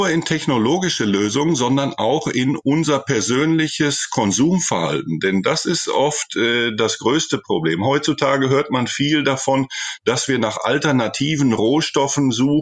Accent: Germany; now in Chile; viele Dinge, die ich hier in Chile beobachte, erinnern mich an meine Jugend in Deutschland, an meine Kindheit in Deutschland.

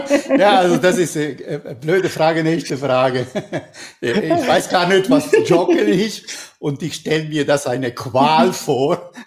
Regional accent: Switzerland; Ja, du weißt, ich bin ein Schweizer und ich liebe Schweizer und liebe die Schweiz

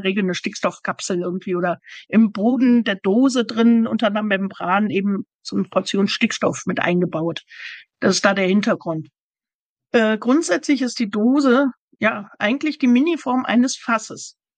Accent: Düsseldorf, North Rhine-Westphalia, Germany; born there; Ich bin ja geboren in Düsseldorf und dementsprechend mit Altbier sozialisiert.

